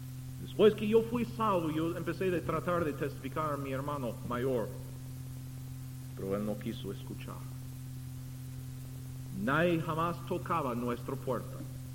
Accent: Carlsbad, California, United States; Yo crecí en Carlsbad, California, Estados Unidos.

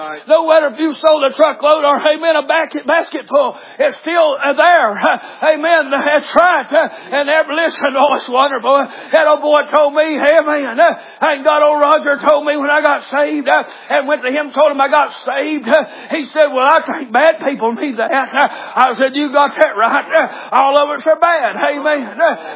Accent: the South, United States; I am a Southerner.

